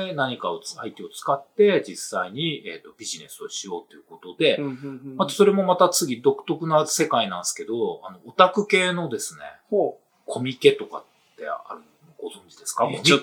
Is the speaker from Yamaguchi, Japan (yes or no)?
no; Kanazawa, Ishikawa, Japan; その後、大学院卒業した後にですね、地元の金沢に本社がある、まあ、会社に就職したんです。